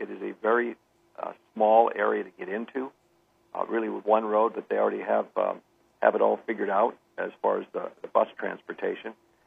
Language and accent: English; Ireland; But you go over to Ireland, and being Irish, I noticed these things.